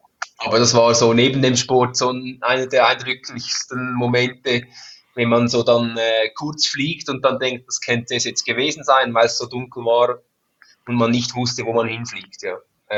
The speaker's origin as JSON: {"language": "German", "country": "Switzerland", "said": "als Schweizer ist man noch hier aufgewachsen."}